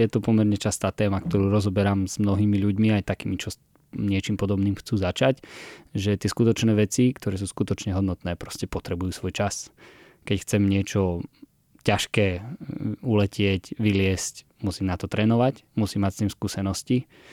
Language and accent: Slovak; Kremnica, Banská Bystrica Region, Slovakia; No tak lyžovať u nás v Kremnici sa hovorí, že sa rodia decka s lyžami na nohách. Ja lyžujem od 2 rokov